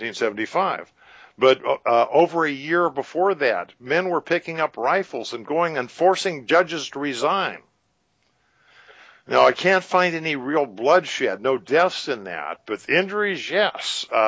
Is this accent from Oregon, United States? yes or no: no; California, United States; born there; Well, I'm a citizen of Florida. I was born in California